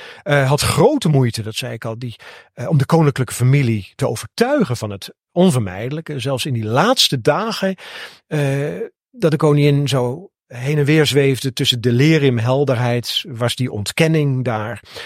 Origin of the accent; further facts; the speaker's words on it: Netherlands; Wij hadden het natuurlijk niet, we zijn Nederlanders.